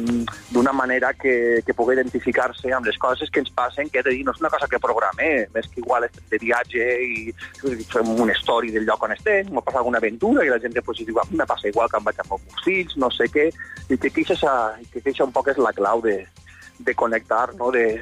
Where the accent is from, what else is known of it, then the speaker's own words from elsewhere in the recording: Sueca, Valencian Community, Spain; accent: Sueca accent; Jo també tinc un accent del meu poble de Sueca, que parlem en Xina